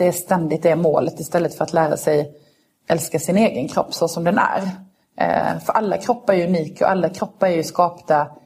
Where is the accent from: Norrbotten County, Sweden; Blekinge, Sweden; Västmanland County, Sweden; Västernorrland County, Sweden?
Blekinge, Sweden; Karlshamn; hemma i Karlshamn eller om det var ett